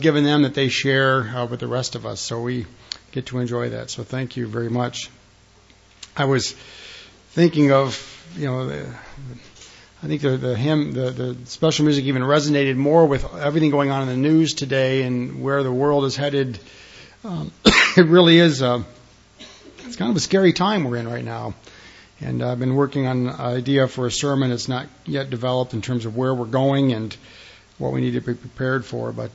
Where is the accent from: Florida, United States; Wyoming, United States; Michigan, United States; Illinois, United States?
Michigan, United States; Detroit; If you're like me growing up in Detroit, specifically losing football.